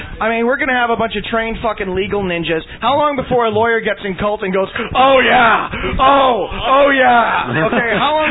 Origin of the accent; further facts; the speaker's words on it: Canada; I don't even live in the U.S. I'm a Canadian.